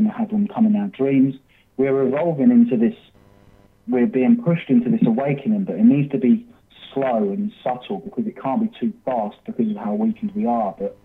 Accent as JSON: {"language": "English", "region": "England", "country": "United Kingdom", "tie": "born there", "moved": "as an adult", "said": "Yeah, so born in England. I'm 36 years old. I was born in England."}